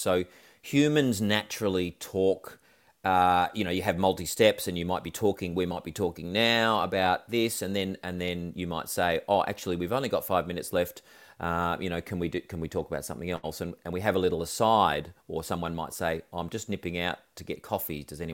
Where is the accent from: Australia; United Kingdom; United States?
Australia; I'm from Australia